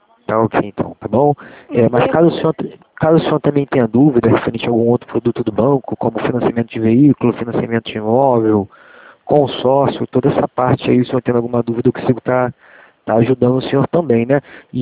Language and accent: Portuguese; Rio de Janeiro, Brazil; sou do Rio mesmo